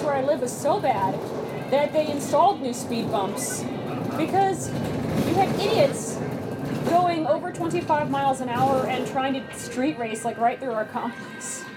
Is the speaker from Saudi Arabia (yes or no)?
yes; Saudi Arabia; also born or lived in United States; Born here, in the United States, raised in Arabia.